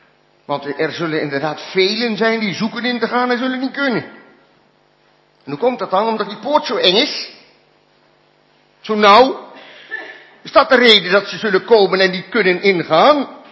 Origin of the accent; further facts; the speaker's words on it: North Brabant, Netherlands; de streek waar ik vandaan kom, het Landreuzen en Altena